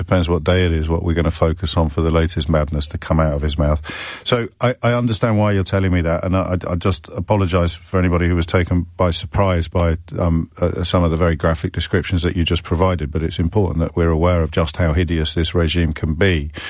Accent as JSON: {"language": "English", "country": "United Kingdom", "said": "we're British... non-Iranian British, people like me"}